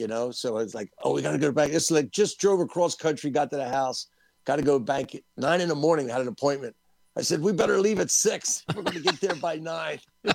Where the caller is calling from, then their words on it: Asheville, North Carolina, United States; Asheville, North Carolina.